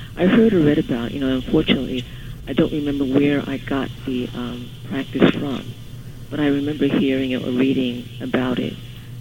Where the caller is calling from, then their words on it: Brooklyn, New York, United States; Brooklyn.